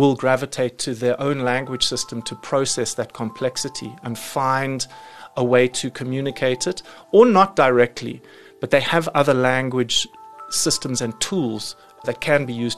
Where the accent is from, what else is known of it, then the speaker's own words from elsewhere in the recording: Johannesburg, Gauteng, South Africa; It actually pretty much starts in my mother's pottery studio at the age of three.